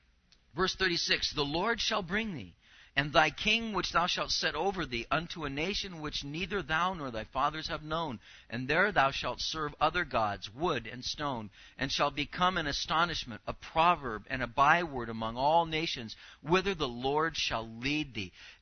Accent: Anaheim, California, United States; also born or lived in Santa Ana / Costa Mesa; I grew up in the city. I grew up in Anaheim, and then, you know, lived in Santa Ana, Costa Mesa

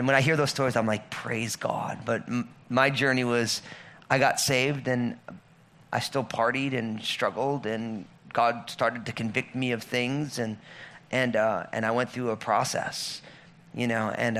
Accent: Old Bridge, New Jersey, United States; I grew up in Old Bridge

